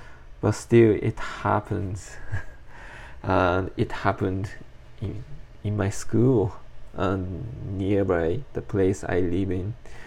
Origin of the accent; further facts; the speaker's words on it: Japan; English is a second language; now in Utah, United States; but actually, I'm Japanese, and I'm an international student at Utah.